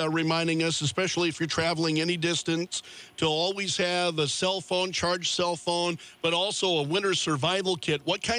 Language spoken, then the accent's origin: English; South Dakota, United States; I'm from South Dakota myself, so I know it gets cold